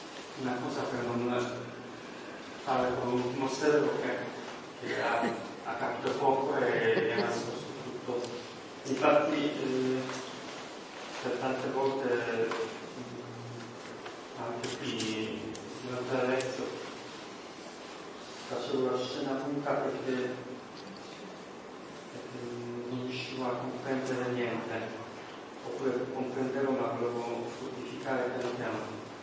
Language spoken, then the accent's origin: Italian; Poland; Italian is a second language; moved away; io sono scappato dalla Polonia nel 91, a pochi mesi dopo caduta del muro di Berlino